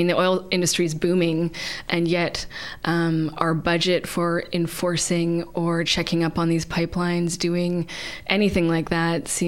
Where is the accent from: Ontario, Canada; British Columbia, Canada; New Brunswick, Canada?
British Columbia, Canada; Of course, as a British Columbian, I mean, the Great Bear Rainforest is inimitable.